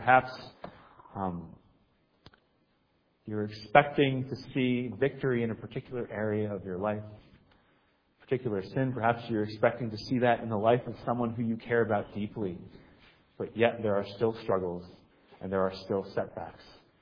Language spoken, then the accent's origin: English; Maine, United States; I grew up in Maine, and so I did a little bit of hiking there as well.